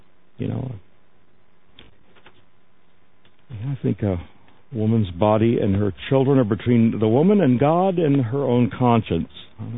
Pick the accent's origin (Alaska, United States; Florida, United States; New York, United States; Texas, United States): Florida, United States; I grew up in Florida. I don't expect this sort of thing in Florida.